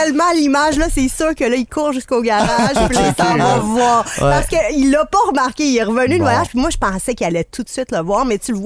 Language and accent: French; Brussels, Brussels-Capital Region, Belgium; Des fois, je suis de Bruxelles aussi, hein